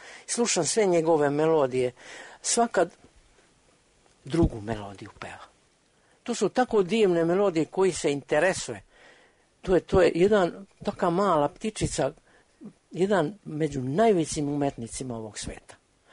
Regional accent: Vlaška, Belgrade, Serbia; Sad se nalazim u penziji i vratio sam se u moj rodni kraj, selo Vlaška kod Mladenovca

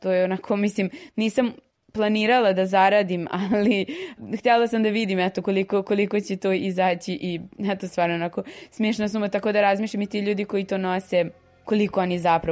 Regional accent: Pančevo, Vojvodina, Serbia; ja sam iz Pančeva i što se tiče reciklaže u Pančevu dosta je onako zanemarena tema

